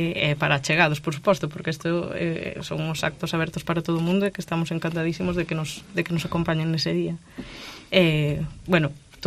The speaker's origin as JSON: {"language": "Galician", "town": "Muros", "region": "Galicia", "country": "Spain", "said": "pero son de Muros tamén"}